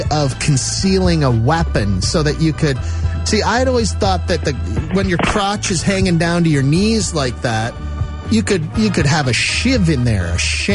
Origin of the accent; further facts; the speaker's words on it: Moose Jaw, Saskatchewan, Canada; it's just something I dreamed of as a small boy growing up in Moose Jaw, Saskatchewan.